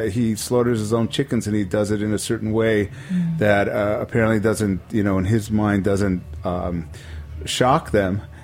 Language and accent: English; United States; And, I mean, as an American, I was really interested in traditions.